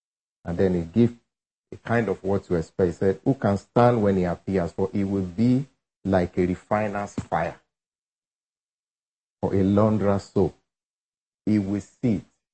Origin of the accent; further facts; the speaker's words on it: Nigeria; English is a second language; also born or lived in United Arab Emirates; I'm a Nigerian.